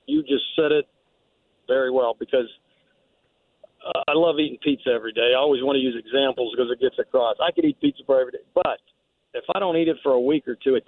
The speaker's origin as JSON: {"language": "English", "town": "Pittsburgh", "region": "Pennsylvania", "country": "United States", "tie": "born or raised there", "said": "I grew up in an area of blue – I grew up around Pittsburgh. We grew up in a coal mining town."}